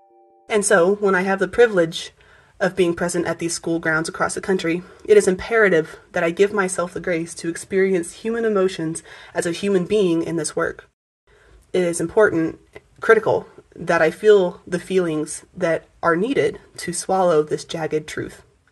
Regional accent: Oklahoma, United States; Boarding school stories are extremely prominent in indigenous communities across my home state of Oklahoma

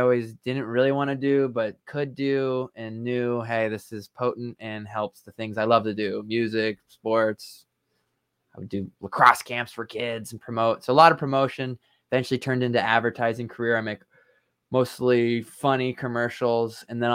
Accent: Oregon, United States; I grew up in Oregon, outside of Portland.

